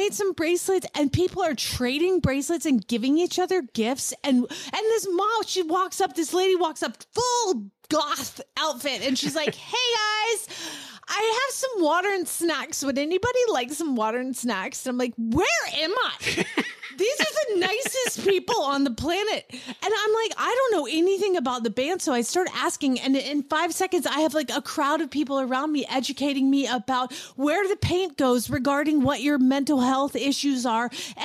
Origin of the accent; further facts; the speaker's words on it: Atlanta, Georgia, United States; But I will tell you, I'm from Atlanta and I've been to concerts.